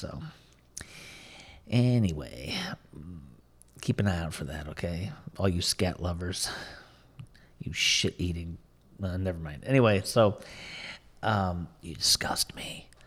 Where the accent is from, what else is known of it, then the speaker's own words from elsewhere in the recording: Midwest, United States; growing up in the Midwest in America, where it's, you know, relatively conservative